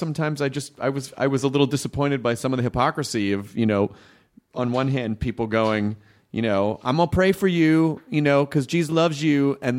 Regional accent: the South, United States; And growing up in the South, there's a giant, like that's the Bible Belt.

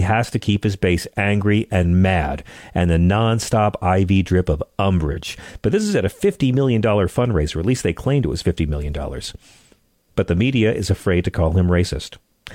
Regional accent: New York, United States; Growing up on Long Island, I had friends' parents who thought the same exact thing.

